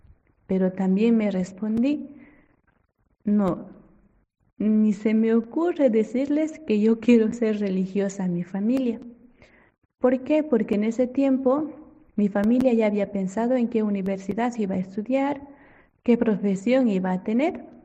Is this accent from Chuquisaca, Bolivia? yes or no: yes; Tarabuco, Chuquisaca, Bolivia; misionera de la Providencia. Yo nací en Bolivia, en una provincia del departamento de Chuquisaca, que se llama Tarabuco. En este pueblo se fue entretejiendo mi vocación